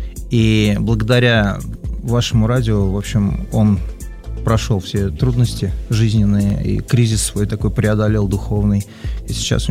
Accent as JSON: {"language": "Russian", "town": "Kazan", "region": "Tatarstan", "country": "Russia", "tie": "born there", "said": "Ну, я родился в Казани, был одним ребенком в семье."}